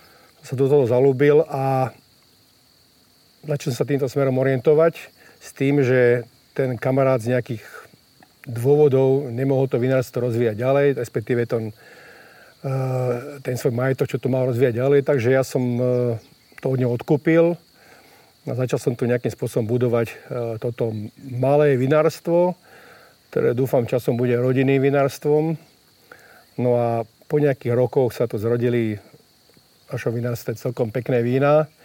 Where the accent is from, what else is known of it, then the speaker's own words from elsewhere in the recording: Bratislava, Bratislava Region, Slovakia; lebo ja som vyrastal v Bratislave vo štvrti, kde všade na posledných podlažiach našich domov sa nachádzalo nejaký ateliér